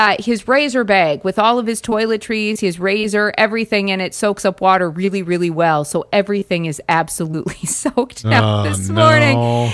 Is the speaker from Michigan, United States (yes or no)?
no; South Dakota, United States; And my home state of South Dakota, because I always like to look this stuff up, they came in number 33 on the list